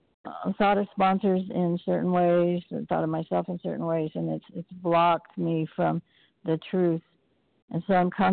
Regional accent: Nebraska, United States; I'm from Nebraska.

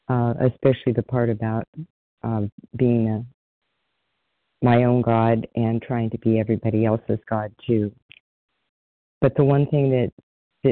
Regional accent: California, United States; I'm from California.

